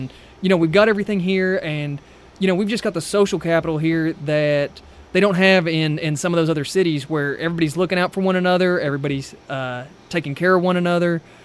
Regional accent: Wagoner, Oklahoma, United States; growing up in Wagner, small town, probably 7,000 or 8,000 people, is to me, Bartlesville is the big city.

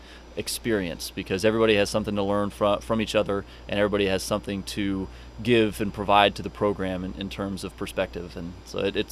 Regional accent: Bartlesville, Oklahoma, United States; I was one of the few that were born and raised in Bartlesville

